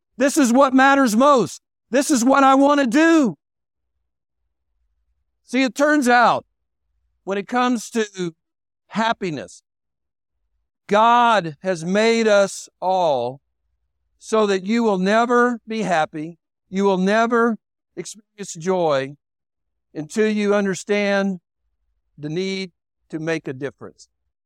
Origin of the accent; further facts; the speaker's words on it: the South, United States; I like soul food. I'm from the South.